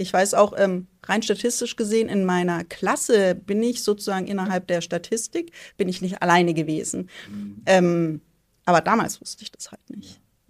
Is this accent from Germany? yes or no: yes; Tübingen, Baden-Württemberg, Germany; Ich bin ja in Tübingen groß geworden